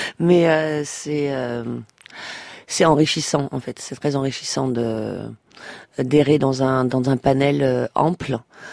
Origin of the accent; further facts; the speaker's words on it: Camembert, Normandy, France; Pourtant je viens de la Normandie, à Camembert